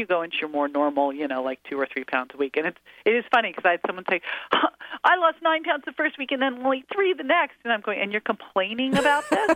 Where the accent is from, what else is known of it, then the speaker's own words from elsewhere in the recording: Berkeley, California, United States; I grew up in Berkeley, California, so, it's sort of like you're into health, whether you want to be or not.